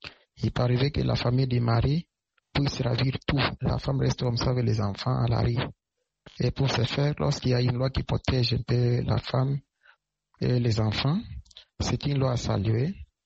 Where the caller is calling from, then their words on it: Lubumbashi, Haut-Katanga, DR Congo; depuis Lubumbashi. Par rapport à la loi qui est au Cameroun, c'est une bonne loi, d'autant plus que chez nous en Afrique